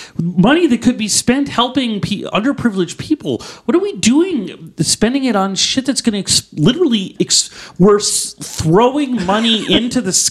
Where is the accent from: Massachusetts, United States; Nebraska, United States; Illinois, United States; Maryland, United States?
Massachusetts, United States; Needham; I grew up on Laurel Drive in Needham, Massachusetts, which has the oldest block party in the town, one that is still going to this day.